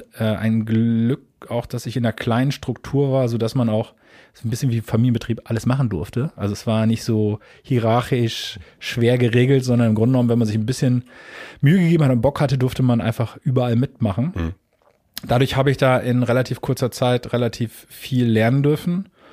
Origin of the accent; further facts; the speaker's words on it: Hamburg, Germany; Ich komme aus Hamburg